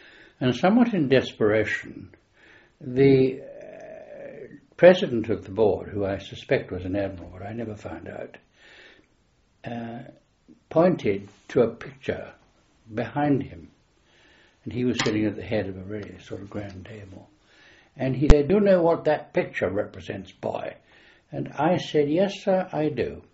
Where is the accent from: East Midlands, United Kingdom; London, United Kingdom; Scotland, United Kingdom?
London, United Kingdom; born there; I was born in South Kensington, 27th of January, 1921.